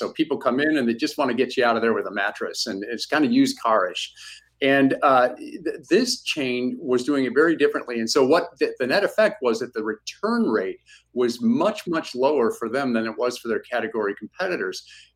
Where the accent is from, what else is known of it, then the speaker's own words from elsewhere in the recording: Detroit, Michigan, United States; I'm a child of Detroit. I grew up in Detroit.